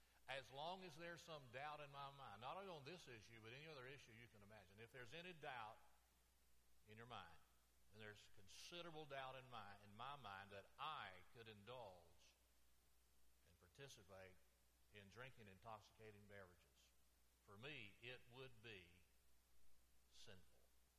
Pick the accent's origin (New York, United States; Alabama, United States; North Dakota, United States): Alabama, United States; Florella; When I was a boy growing up in Florella, Alabama, you were white, you wanted to buy a beer, you went to the pool hall downtown.